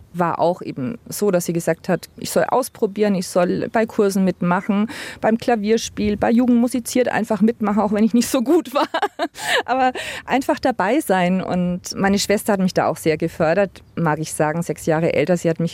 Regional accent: Neustadt an der Aisch, Bavaria, Germany; born there; also born or lived in Bamberg / Nuremberg; Ja, also ich bin geboren in Neustadt an der Aisch, dort zur Schule gegangen, dann nach Bamberg gekommen zum Studium, dort die oberfränkische Kultur kennengelernt, um dann letztendlich wieder nach Nürnberg zurückzukommen.

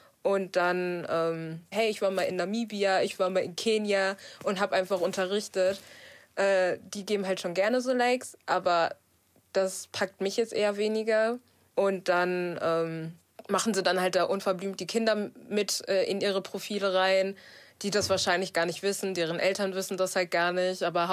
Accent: North Rhine-Westphalia, Germany; Und dann sagt man, ich komme aus dem Ruhrgebiet.

